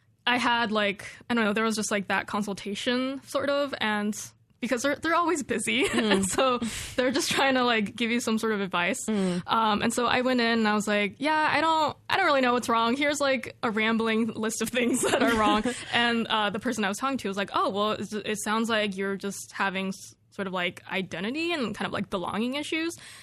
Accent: California, United States; now in Corvallis, United States; Weirdly enough, when I was growing up in California, I thought it was a very diverse place.

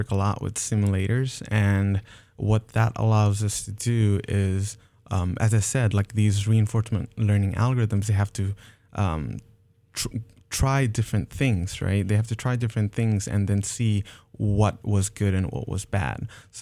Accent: Nepal; so when I was back in Nepal, I'm originally from Nepal.

